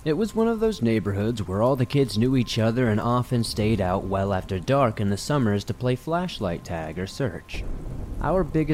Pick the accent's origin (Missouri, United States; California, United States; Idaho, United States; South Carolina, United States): South Carolina, United States; This takes place around 1985 in my home state of South Carolina.